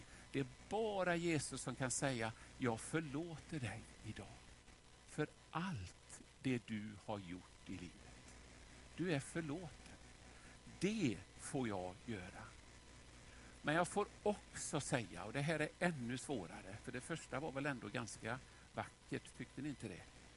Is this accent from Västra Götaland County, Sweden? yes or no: yes; Vårgårda, Västra Götaland County, Sweden; Men jag växte upp så i Vårgårda.